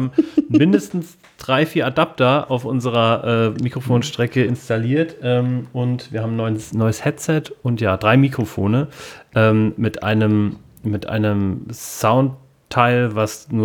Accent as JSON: {"language": "German", "region": "Rhineland-Palatinate", "country": "Germany", "said": "ich komme aus Kibo."}